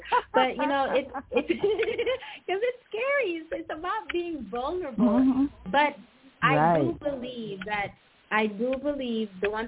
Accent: Jamaica; now in United States; I grew up in Jamaica, and then I moved here, joined the military

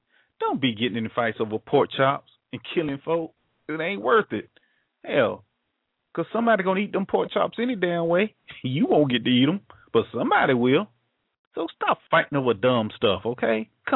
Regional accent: Florida, United States; but I don't know what y'all be doing down there in my home state, boy.

